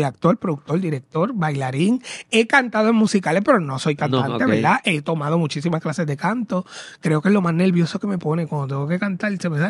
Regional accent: Peñuelas, Puerto Rico; En Peñuelas. Yo soy de Peñuelas.

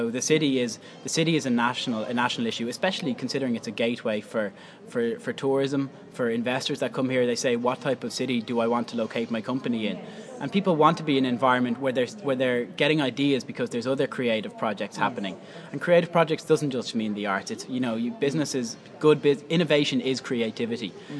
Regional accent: Deansgrange, Leinster, Ireland; I'm from Dean's Grange originally.

